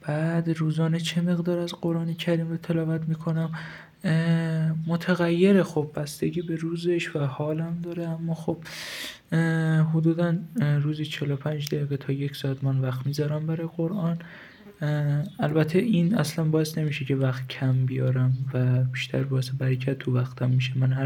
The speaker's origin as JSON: {"language": "Persian", "region": "Hamadan", "country": "Iran", "tie": "born or raised there", "also_born_or_lived": "Malayer", "said": "متولد 1384، محل تولدم ملایر بوده و یه دو سالی ملایر بودیم و بزرگ شده همدانم و حدودا دو سال بعد اینکه ملایر به دنیا اومده اومدیم همدان."}